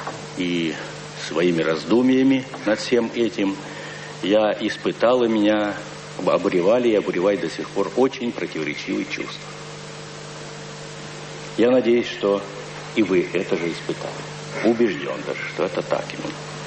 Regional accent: North Caucasus, Russia; Я родился и вырос на Северном Кавказе.

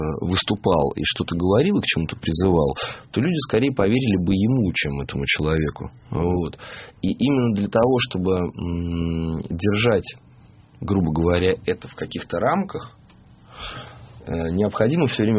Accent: Ukraine; born there; Я родился на Украине, у меня очень много друзей на Украине.

